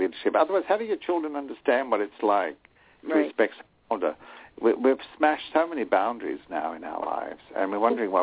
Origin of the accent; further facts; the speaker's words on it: Australia; moved away; because I grew up in Australia, and I grew up with racial issues.